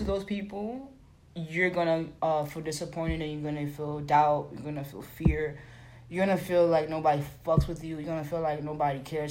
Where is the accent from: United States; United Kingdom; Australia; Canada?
United Kingdom; England; I'm English.